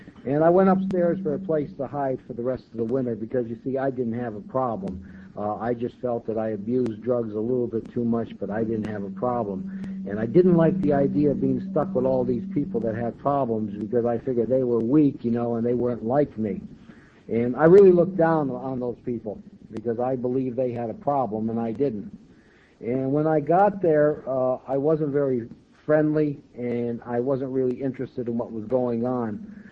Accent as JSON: {"language": "English", "region": "New York", "country": "United States", "said": "I started using in 1944. I'm from New York, and I stopped using in 1960."}